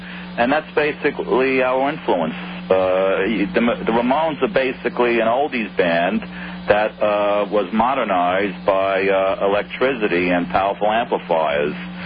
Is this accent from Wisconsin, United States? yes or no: no; Brooklyn, New York, United States; They're from Queens. I'm from Brooklyn.